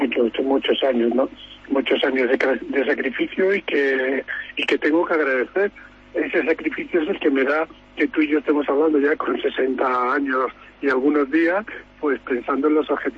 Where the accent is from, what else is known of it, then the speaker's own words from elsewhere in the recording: Spain; me sigo manteniendo como el español con más oro